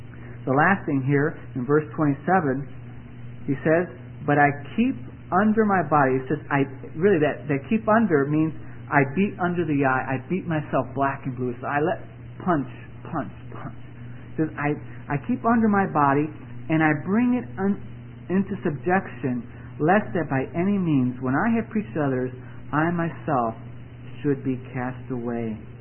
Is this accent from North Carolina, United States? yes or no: no; Chicago, Illinois, United States; When I grew up there in Chicago at this boys' club, we had boxing.